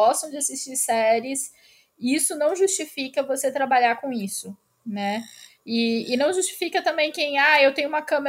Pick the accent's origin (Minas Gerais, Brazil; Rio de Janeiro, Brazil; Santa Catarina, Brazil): Santa Catarina, Brazil; Joinville; Eu saí de Joinville com 18 anos para fazer o curso em Palhoça, né, Florianópolis, na Unisul